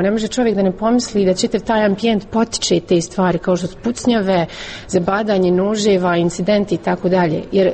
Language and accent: Bosnian; Ljubljana, Slovenia; Bosnian is a second language; Mi smo došli iz Ljubljane